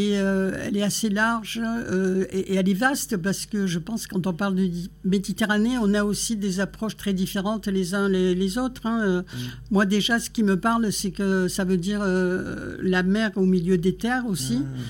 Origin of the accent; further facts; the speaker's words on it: Marseille, Provence-Alpes-Côte d'Azur, France; Moi je suis marseillaise, ma famille aussi, et je n'ai jamais quitté cette ville que j'aime profondément